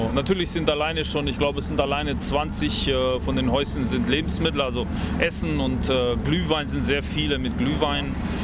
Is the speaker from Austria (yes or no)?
no; Transylvania, Romania; Natürlich, ich bin aus Siebenbürgen